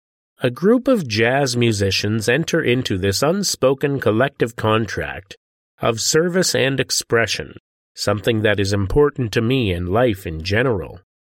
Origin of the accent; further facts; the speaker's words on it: Los Angeles, California, United States; Well, I am originally from Los Angeles, and both of my parents are musicians.